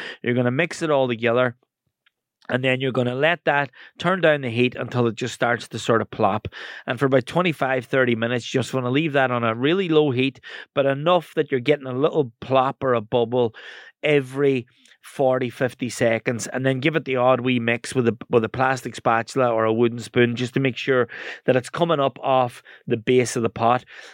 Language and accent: English; County Donegal, Ireland; growing up in Donegal, I became a chef